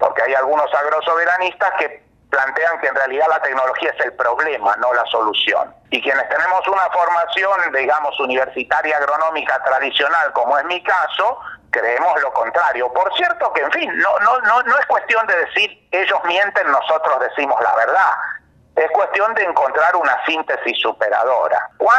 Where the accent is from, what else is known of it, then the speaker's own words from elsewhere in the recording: Argentina; todos somos argentinos